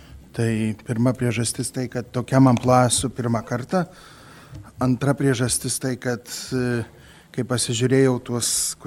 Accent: Sužionys, Vilnius County, Lithuania; aš tai iš Sužionių parapijos.

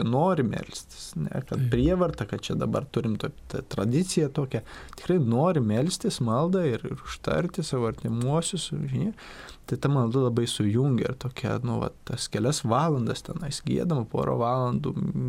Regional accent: Samogitia, Lithuania; Apie Žemaitijos tos kalnus gėdamus, taip pat juos nekartą esu gėdojęs, kadangi iš to krašto mano tėviškė

